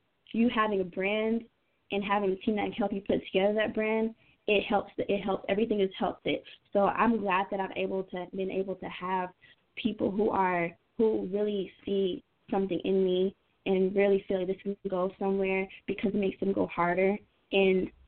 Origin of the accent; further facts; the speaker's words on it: Atlanta, Georgia, United States; because I'm not just a girl from Atlanta. I'm Latin, I'm West Indian, and I want to be able to put that in my music as well.